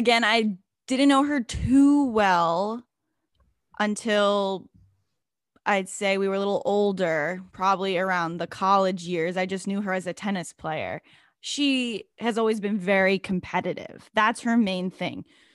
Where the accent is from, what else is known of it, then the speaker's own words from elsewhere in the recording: Lebanon; oh, you're from Jordan. I'm from Lebanon. We're both Middle Eastern.